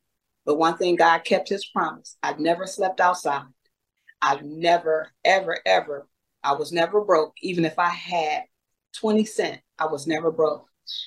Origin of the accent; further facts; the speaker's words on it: Michigan, United States; I'm originally from Michigan. And I said, no, I pass. I'm not going to California.